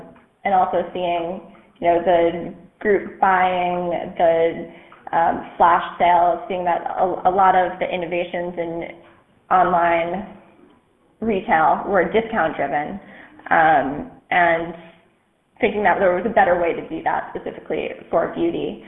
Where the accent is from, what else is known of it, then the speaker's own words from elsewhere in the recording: New York, United States; And I'm originally from the New York area.